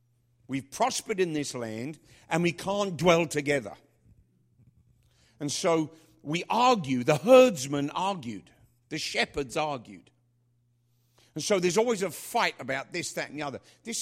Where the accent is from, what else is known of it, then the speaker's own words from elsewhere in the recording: London, United Kingdom; we were offered a free trip home on a ship back to London, back to my hometown.